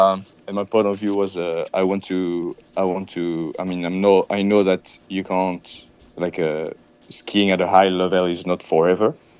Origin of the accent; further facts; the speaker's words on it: Grenoble, Auvergne-Rhône-Alpes, France; English is a second language; So I'm from Grenoble in France. It's in the middle of the Alps. It's actually 1 hour south of Lyon.